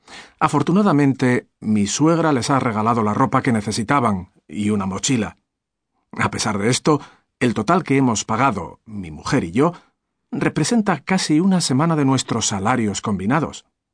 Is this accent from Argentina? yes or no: no; Badajoz, Extremadura, Spain; born there; also born or lived in Madrid; yo, por ejemplo, nací en una ciudad, en Badajoz, siempre tuve suerte de vivir en las afueras, ¿no? Entonces, en Badajoz, por ejemplo, las vistas que tenía yo de niño desde mi balcón eran del plácido río Guadiana.